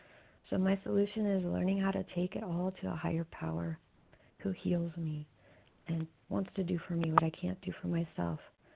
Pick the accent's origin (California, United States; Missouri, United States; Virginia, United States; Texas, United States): Missouri, United States; I'm from Missouri, and I'm very grateful to be a recovered compulsive overeater.